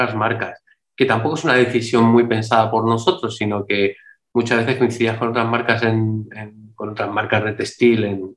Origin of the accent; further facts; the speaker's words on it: Madrid, Community of Madrid, Spain; yo me considero madrileño, pero realmente soy de muchos sitios y de hecho mi forma de hablar no es madrileña y constantemente uso palabras latinas y en fin, todo el mundo me dice de dónde soy.